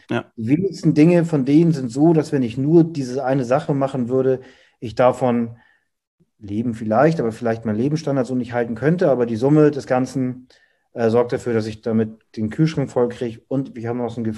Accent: Hamburg, Germany; ich habe eine Familie und ich komme aus Hamburg.

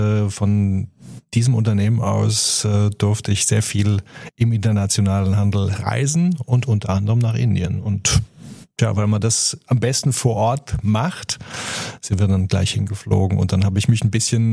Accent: Boppard, Rhineland-Palatinate, Germany; Ich komme ursprünglich aus Boppard am Rhein, also bei Koblenz gelegene kleine, wunderschöne Stadt.

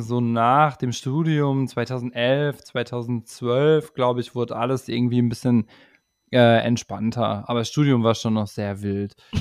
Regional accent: Gelsenkirchen, North Rhine-Westphalia, Germany; Ich bin aufgewachsen in Bulmke-Höhlen, in so Straßenzügen, die irgendwie, würde ich sagen, sehr mittelschichtig waren, in der Nähe vom Bulmker Park

